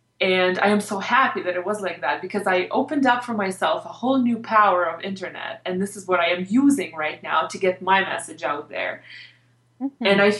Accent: Ukraine; everybody around me really smoked back whenever I was growing up in Ukraine.

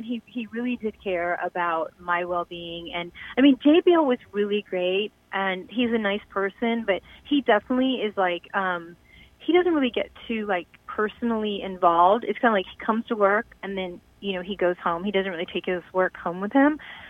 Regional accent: Midwest, United States; I was raised in the Midwest, and I was raised on a farm.

